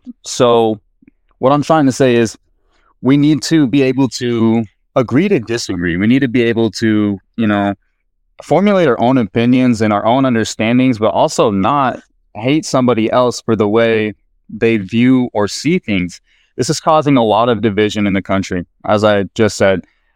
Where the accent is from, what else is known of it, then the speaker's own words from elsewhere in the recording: Washington, United States; So first off, I want to say I am from Washington State, and we do not pay a state tax